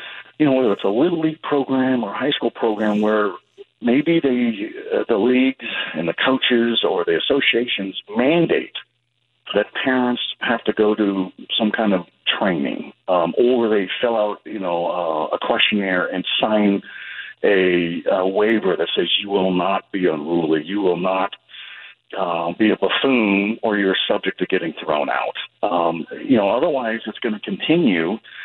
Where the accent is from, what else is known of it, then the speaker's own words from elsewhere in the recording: Enterprise, Oregon, United States; Northeastern corner, Wallowa County, up there in the mountains, a little town, Enterprise High School.